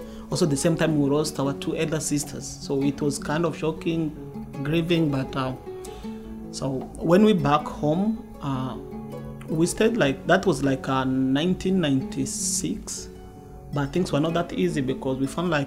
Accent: Kakuma, Turkana County, Kenya; also born or lived in Rwanda; now in United States; I was born in Rwanda, but I grew up in Kenya, that is in East Africa, as a refugee in Kakuma refugee camp.

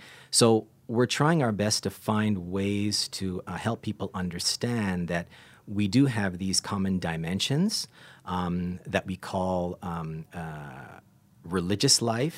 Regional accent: Canada; And as a Canadian, we have some very similar, you know, social dynamics

